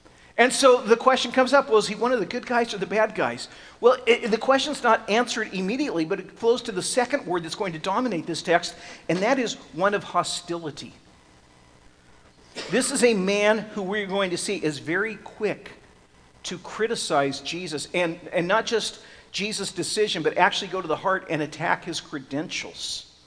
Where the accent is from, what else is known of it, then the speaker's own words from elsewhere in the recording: Santa Rosa, California, United States; When I grew up in Santa Rosa, we had a lady that everybody tried to avoid.